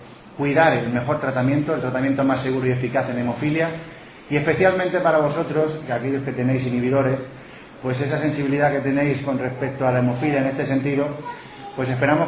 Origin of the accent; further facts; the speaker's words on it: Region of Murcia, Spain; como murciano que soy, sé del apoyo que desde la Administración en la región de Murcia